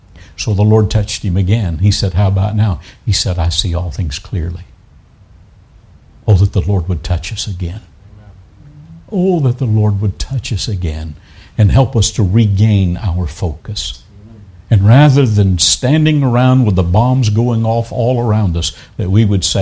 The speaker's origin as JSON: {"language": "English", "region": "the South", "country": "United States", "said": "I'm from the South."}